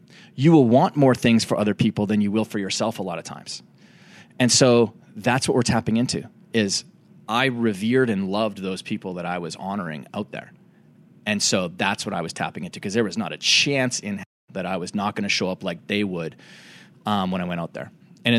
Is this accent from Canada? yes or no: yes; Canada; where I grew up in Canada, rich Native American history where I grew up.